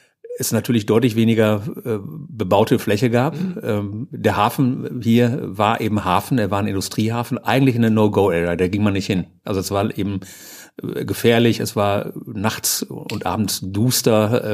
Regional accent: North Rhine-Westphalia, Germany; Und dann haben meine Eltern in Körde ein Haus gebaut und dann habe ich meine Kindheit in Körde verbracht.

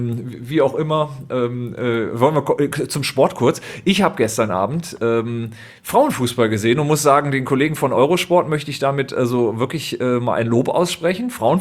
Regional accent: Düsseldorf, North Rhine-Westphalia, Germany; born there; ich bin ja gebürtiger Düsseldorfer

